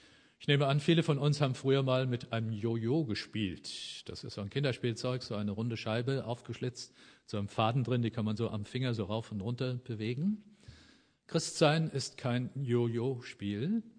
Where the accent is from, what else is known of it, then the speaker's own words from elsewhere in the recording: Oberursel, Hesse, Germany; Ich stamme aus Oberursel und da hatten wir immer drei Pfarrer.